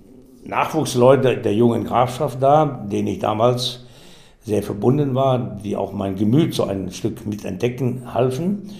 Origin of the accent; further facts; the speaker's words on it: Glesendorf, Lower Silesian Voivodeship, Poland; mein Heimatort, Glesendorf, war mit fast 40 Leuten vertreten.